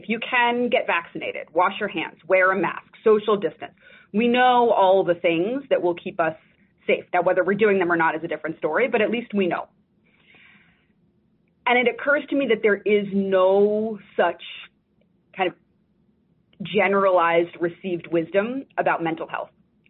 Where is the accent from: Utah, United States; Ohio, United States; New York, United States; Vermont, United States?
New York, United States; Brooklyn; I grew up in Brooklyn, so did my dad, so does my grandfather, so did my great-grandfather. So I have the real Brooklyn DNA.